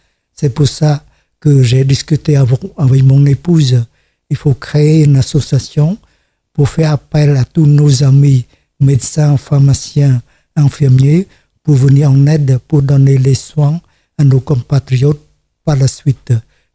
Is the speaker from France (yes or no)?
no; Kossutin, Kampong Cham, Cambodia; la première fois en 2000, l'année 2000, pour donner les soins dans mon village natal à Kossutin, dans la province de Kampong Cham, qui est située à 126 km de la capitale.